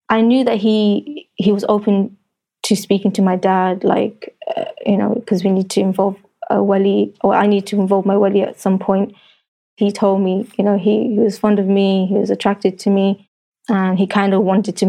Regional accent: London, United Kingdom; I'm 30 years old. I'm from London.

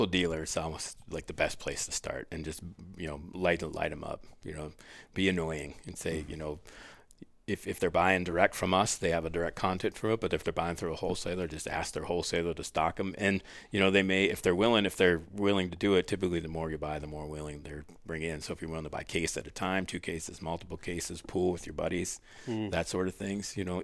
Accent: Minnesota, United States; I grew up in Minnesota. I've lived here.

